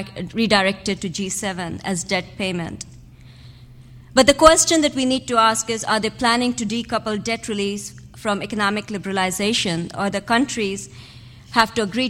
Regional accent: India; Australia, Japan, and India, my home country

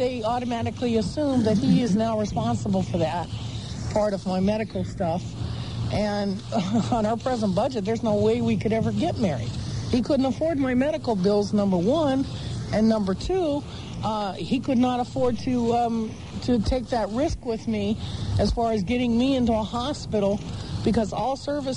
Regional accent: South Carolina, United States; now in Portland, United States; when I first arrived here in Maine, I came from South Carolina, and I was fighting homelessness there due to domestic violence.

